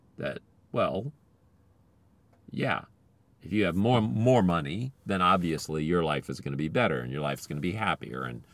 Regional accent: Philippines; having had the great privilege of growing up in the Philippines

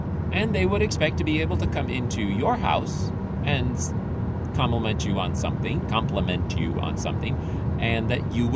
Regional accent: Philippines; So, growing up in the Philippines, I had a chance to watch this close up.

